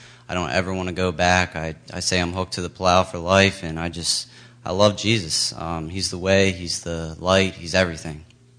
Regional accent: Pennsylvania, United States; Oh, Pennsylvania, sorry.

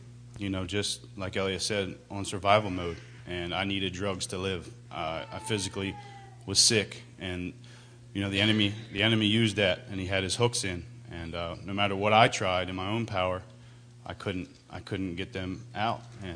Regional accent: Wilmington, Delaware, United States; I'm from Wilmington, Delaware, originally

